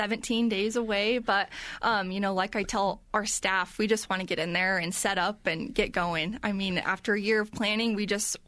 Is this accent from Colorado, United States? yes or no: yes; Colorado, United States; growing up in the Weld County Fair and showing and exhibiting and now being on this side, it's truly an honor.